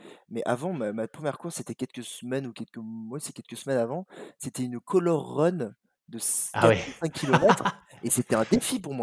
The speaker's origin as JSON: {"language": "French", "town": "Paris", "region": "Île-de-France", "country": "France", "said": "je suis un parisien"}